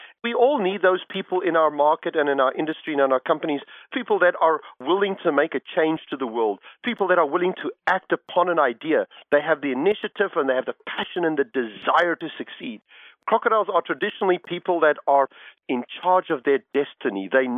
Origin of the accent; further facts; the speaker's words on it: Tanzania; born there; I was born in the Serengeti. My father was a diplomat and was stationed abroad in East Africa in the 1950s and 60s.